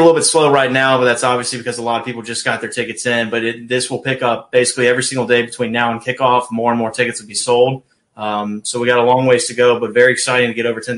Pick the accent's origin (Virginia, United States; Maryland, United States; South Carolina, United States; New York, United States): Virginia, United States; Danville; Danville, Virginia, right there on the Virginia-North Carolina border. That's my hometown.